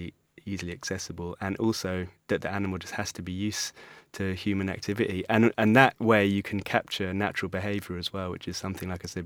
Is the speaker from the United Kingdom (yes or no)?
yes; London, United Kingdom; I grew up in London, was in a city, and was, you know, fascinated with wild places.